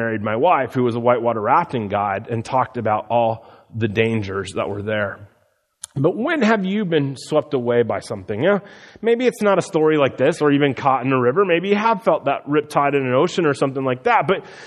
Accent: Midwest, United States; I grew up in the Midwest, and our rivers are full of dirt.

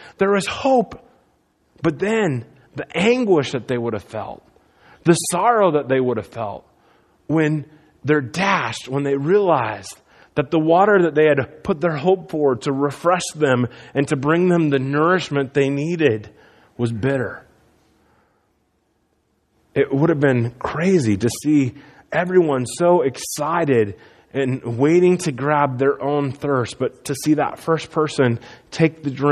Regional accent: Iowa, United States; I grew up in Iowa. We didn't have anything even close to a desert there. We just have farmland, pigs, and cornfields.

